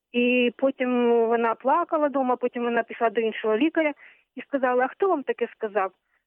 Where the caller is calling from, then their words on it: Odesa, Odesa Oblast, Ukraine; Добрий день. Одеса